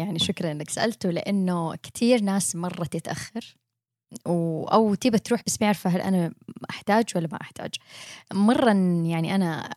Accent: Saudi Arabia; وفي بعض الدول زي مثلا عندنا بالسعوديه

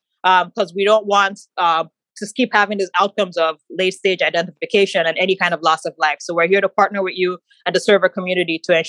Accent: Nigeria; So I'm actually a Nigerian. So my favorite food is a Nigerian food called jollof rice.

